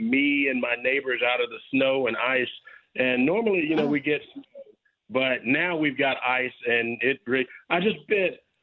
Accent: United States; most black people are just as American as anybody else, and I am one of them.

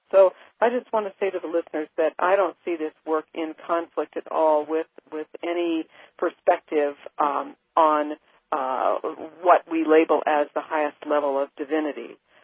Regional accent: United States; I was born in America, I'm an American, but I feel like I also belong in France.

